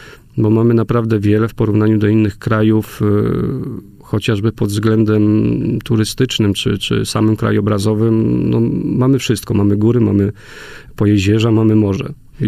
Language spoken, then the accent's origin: Polish; Lesser Poland, Poland; Planujemy początek, taki pilotażowy odcinek zrobić w Małopolsce ze względów wiadomych. No, ja stamtąd pochodzę